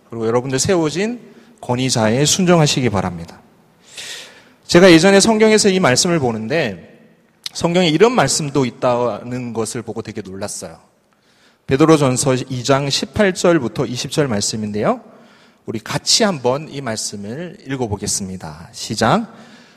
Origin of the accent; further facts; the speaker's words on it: Busan, South Korea; 저는 고향이 부산입니다. 그리고 저희 아버님 고향은 포항이에요. 둘 다 경상도 남자입니다.